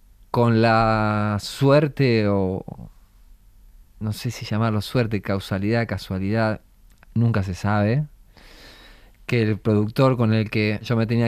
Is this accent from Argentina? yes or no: yes; Argentina; accent: Argentine; now in Spain; si bien sigo manteniendo mi acento argentino, me siento muy, muy de acá.